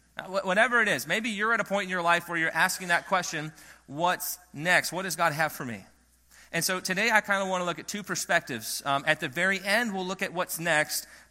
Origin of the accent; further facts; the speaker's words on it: Michigan, United States; I grew up in the North. I grew up in Michigan. Things are fast-paced, and I found Roanoke has a really good balance of all of that.